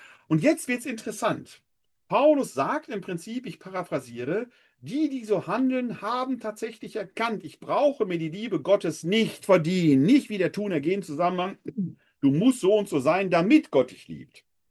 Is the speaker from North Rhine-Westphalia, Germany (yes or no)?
yes; Essen, North Rhine-Westphalia, Germany; ein Comedian aus meiner Heimatstadt Essen